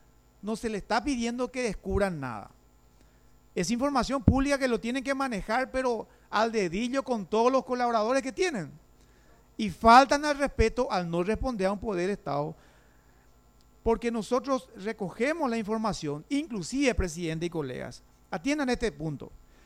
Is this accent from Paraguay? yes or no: yes; Paraguay; Eso es lo que nos tiene que unir como paraguayos.